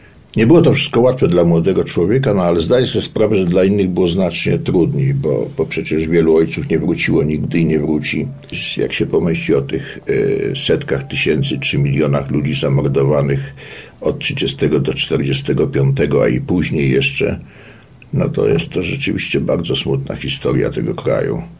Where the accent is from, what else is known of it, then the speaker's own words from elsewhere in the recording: Kraków, Lesser Poland, Poland; born there; Ja się urodziłem w Krakowie w 1945 roku